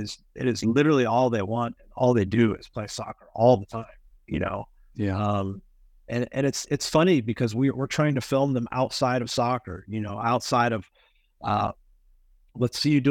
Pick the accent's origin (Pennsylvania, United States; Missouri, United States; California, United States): Missouri, United States; Kansas City; I grew up in Kansas City. I was gone for 10 years and came back